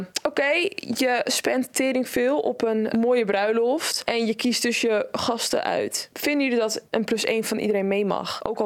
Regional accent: Turkey; Je hebt als Turk ook sowieso echt elke 2 maanden zeker wel een bruiloft in primetime.

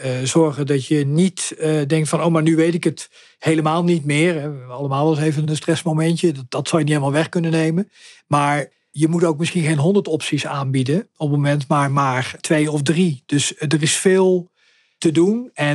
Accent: Rotterdam, South Holland, Netherlands; want ik ben ook gewoon een Rotterdammer die al heel lang actief is in de regio

